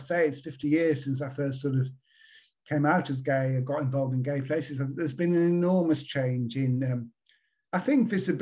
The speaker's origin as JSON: {"language": "English", "town": "Birkenhead", "region": "North West England", "country": "United Kingdom", "said": "When I was growing up in the 50s and 60s, I'm from Birkenhead in Merseyside"}